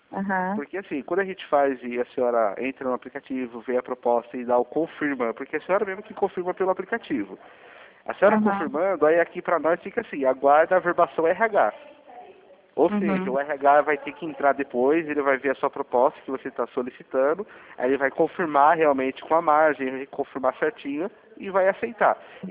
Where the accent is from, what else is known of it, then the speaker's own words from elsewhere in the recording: São Paulo, Brazil; Não, eu sou de São Paulo.